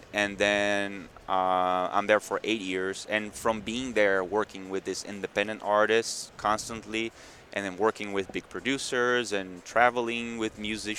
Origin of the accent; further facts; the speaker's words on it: Brazil; I'm from Brazil and I'm here working with this guy.